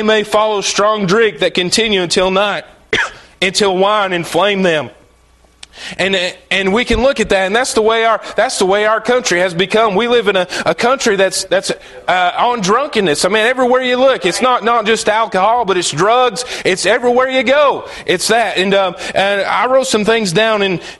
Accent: United States; I'm so glad I'm an American. I'm so glad that God let me be born in America.

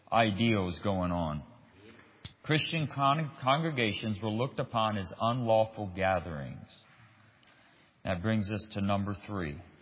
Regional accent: United States; But I am an American, and I'm thankful and glad to be an American. I'm a patriotic American.

